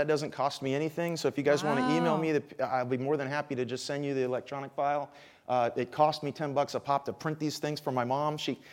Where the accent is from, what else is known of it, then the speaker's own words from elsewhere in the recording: Panama City, Florida, United States; born there; I was born in Panama City, so I'm a Florida native.